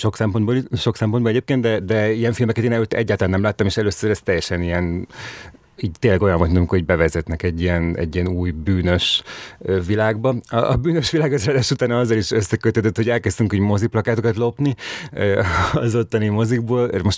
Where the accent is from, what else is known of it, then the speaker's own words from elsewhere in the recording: Szeged, Csongrád-Csanád, Hungary; 1978. július 5-én születtem Szegeden. Szegeden nőttem fel